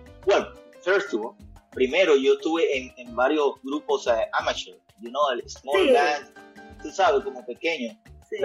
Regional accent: Cuba; born there; yo nací en Cuba, como tú bien dices, I was born in Cuba.

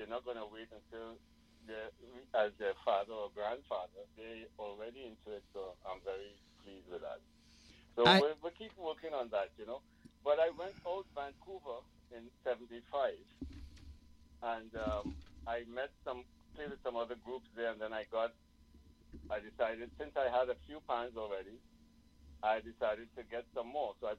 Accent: Trinidad & Tobago; moved away; as growing up in Trinidad, no one had a steel band, no individual.

